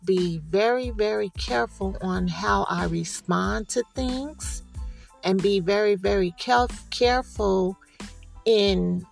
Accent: Oakland, California, United States; my story growing up in Oakland, East Oakland, California

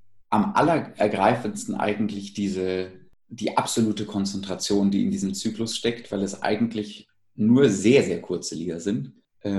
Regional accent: Bonn, North Rhine-Westphalia, Germany; dass es in Bonn, wo ich aufgewachsen bin, eine ganz tolle Jugendförderung gab zu meiner Zeit

